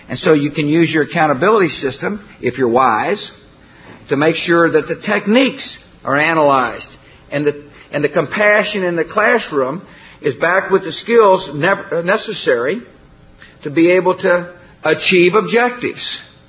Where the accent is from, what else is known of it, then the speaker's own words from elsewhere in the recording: Crawford, Texas, United States; I'm from Crawford, Texas, too, so I know.